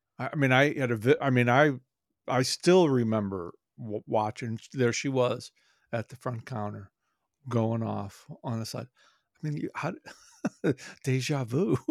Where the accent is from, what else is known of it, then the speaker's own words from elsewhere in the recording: St. Louis, Missouri, United States; I've been aware of that for years growing up in St. Louis